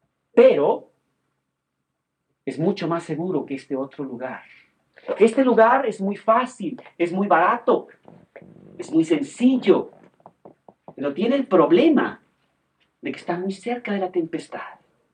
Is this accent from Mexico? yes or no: yes; Mexico; nosotros como mexicanos